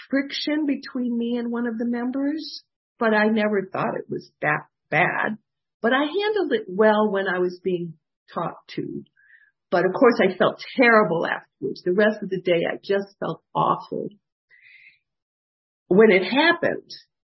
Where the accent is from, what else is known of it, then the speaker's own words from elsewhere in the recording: Detroit, Michigan, United States; And I love to tell the story because I'm originally from Detroit.